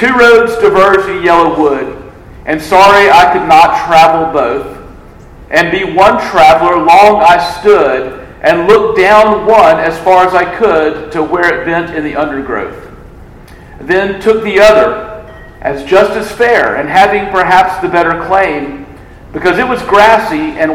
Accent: Mississippi, United States; I grew up in Mississippi. I did not go to Texas A&M.

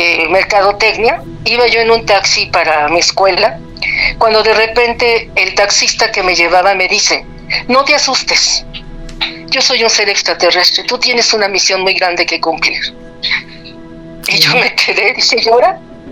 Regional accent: Mexico City, Mexico; yo soy del Distrito Federal, sí, ahí nací, ahí en la calle de Fortuna

